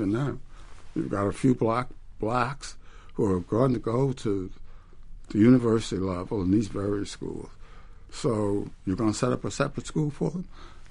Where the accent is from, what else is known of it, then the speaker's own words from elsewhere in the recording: New Jersey, United States; also born or lived in Florida / New York; I was born in Florida, but I was only there for 6 weeks, and I spent the rest of my life in this area. In New Jersey and New York.